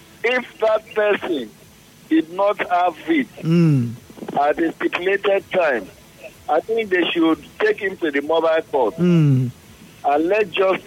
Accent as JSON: {"language": "English", "town": "Port Harcourt", "region": "Rivers", "country": "Nigeria", "tie": "born or raised there", "said": "I was born and brought up in Port Harcourt."}